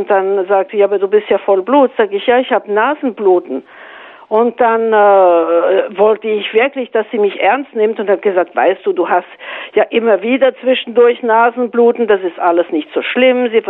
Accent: Auvergne-Rhône-Alpes, France; ich bin in Frankreich aufgewachsen, in der Nähe von Lyon, also die zweitgrößte Stadt von Frankreich, und in einer Familie mit 4 anderen Geschwistern.

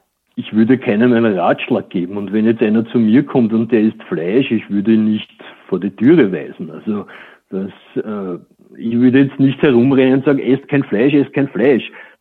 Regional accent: Vienna, Austria; Also ich bin Wiener.

